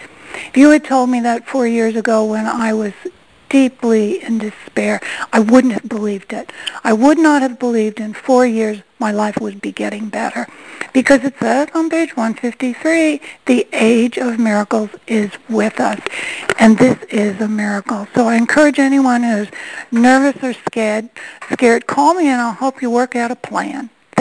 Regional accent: St. Petersburg, Florida, United States; from St. Petersburg, Florida.

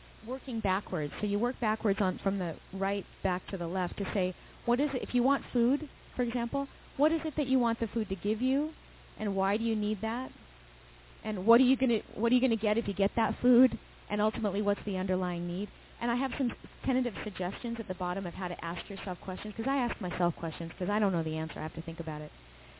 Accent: Vancouver, British Columbia, Canada; also born or lived in California, United States; I'm from California, but I grew up in Vancouver, Canada.

